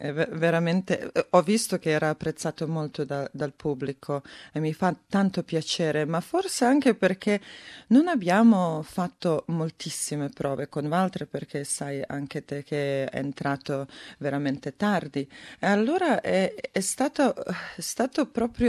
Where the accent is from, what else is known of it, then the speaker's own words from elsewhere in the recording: Serbia; Italian is a second language; Io, essendo serba, ho anche vissuto un momento di guerra.